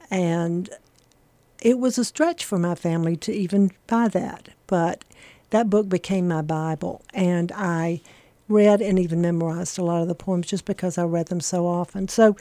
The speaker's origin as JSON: {"language": "English", "region": "South Carolina", "country": "United States", "tie": "born or raised there", "said": "I grew up in South Carolina on a farm and in the country where I played most of the time."}